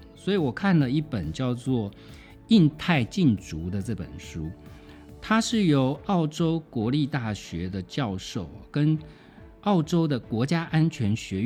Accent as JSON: {"language": "Chinese", "country": "Taiwan", "said": "身为台湾人，身为中华民国的国民"}